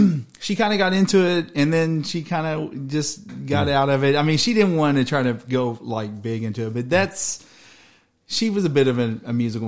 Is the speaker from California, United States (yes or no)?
no; Paris, Kentucky, United States; also born or lived in Georgetown; I am originally from Kentucky, yes, sir. Paris, Kentucky.